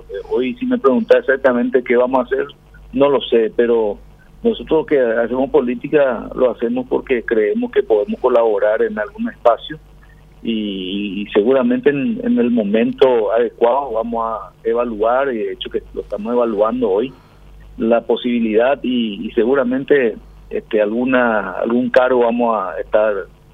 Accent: Paraguay

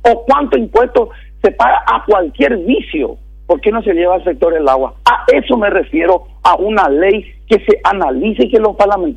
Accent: Caazapá, Paraguay; yo vengo también de tierra adentro, vengo de Casapá

